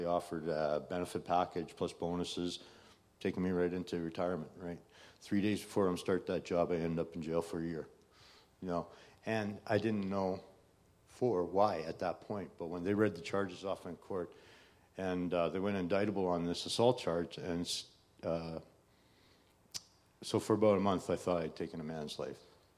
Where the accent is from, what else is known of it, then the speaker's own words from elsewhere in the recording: British Columbia, Canada; now in Red Deer, Canada; Now, I come from Vancouver Island, and I live out in the middle of Hickville, you know.